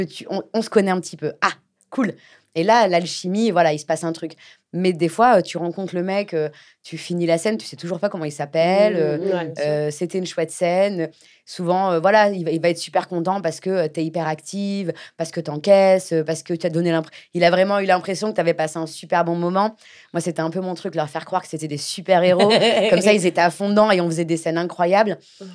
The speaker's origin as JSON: {"language": "French", "country": "France", "said": "Là où moi, j'arrive en tant que Française"}